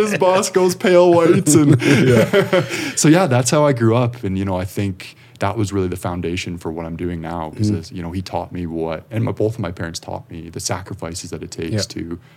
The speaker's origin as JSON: {"language": "English", "town": "Calgary", "region": "Alberta", "country": "Canada", "tie": "born or raised there", "said": "So I'm born and raised in Calgary here."}